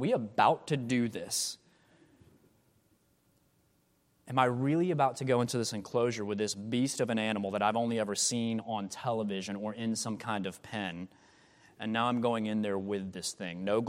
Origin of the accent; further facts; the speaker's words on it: Georgia, United States; And growing up in North Georgia, I did this no times a year for the 21 years of my life up to that point.